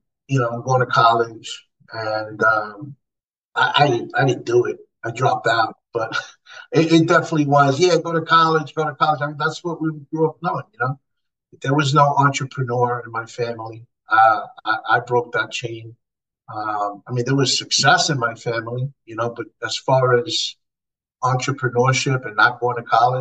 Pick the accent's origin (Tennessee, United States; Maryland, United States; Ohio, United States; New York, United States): New York, United States; But, I mean, growing up in New York was awesome. I mean, I wouldn't have changed that for anything else in the world. And I loved growing up in New York in the 80s and 90s.